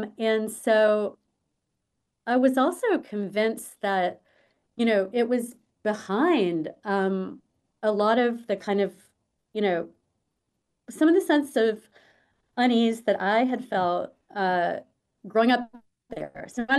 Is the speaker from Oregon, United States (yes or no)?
no; Wilmington, North Carolina, United States; fear and secrecy around it that was happening when I was growing up in Wilmington.